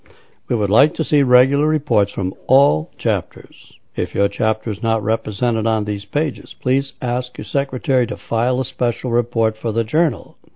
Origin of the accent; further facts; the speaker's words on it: Minnesota, United States; accent: Scandinavian; I was born and raised in Minnesota, and the people at Collins said I had a Scandinavian accent.